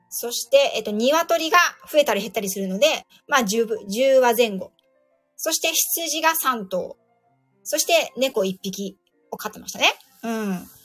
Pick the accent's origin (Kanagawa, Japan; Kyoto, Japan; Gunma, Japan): Kanagawa, Japan; Yokohama; 私、横浜なんですけど。